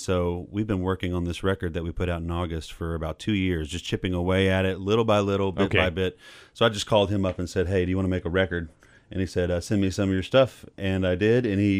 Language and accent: English; Texas, United States; And also a lot of my songs are nostalgia for where I grew up in Southeast Texas.